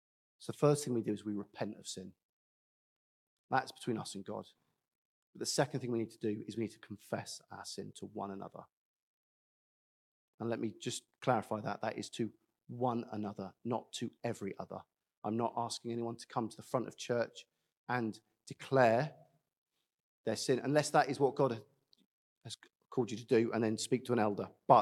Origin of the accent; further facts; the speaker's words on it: United Kingdom; Because we're British and we don't like to have uncomfortable conversations twice.